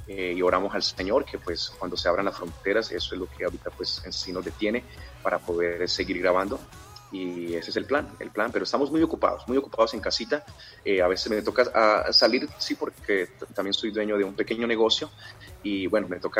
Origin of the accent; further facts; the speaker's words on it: Colombia; porque yo creo que ya es hora que nosotros como colombianos también podamos